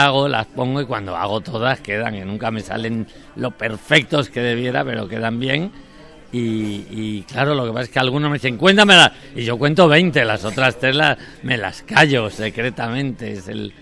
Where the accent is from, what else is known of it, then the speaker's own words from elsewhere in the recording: Andalusia, Spain; yo soy andaluz en el sentido que toda mi familia, mis padres, mis abuelos, todos son andaluces. Yo he vivido mucho en épocas infantiles en Andalucía, he pasado temporadas grandes y tenemos la casa en Cádiz desde hace ya 30 años